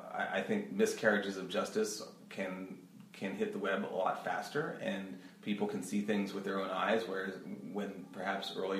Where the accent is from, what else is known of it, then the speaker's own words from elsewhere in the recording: Philadelphia, Pennsylvania, United States; This was near Philadelphia.